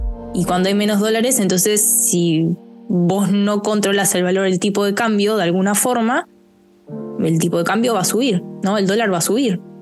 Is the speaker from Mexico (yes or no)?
no; Argentina; lo que nosotros producimos como argentinos y que vendemos al resto del mundo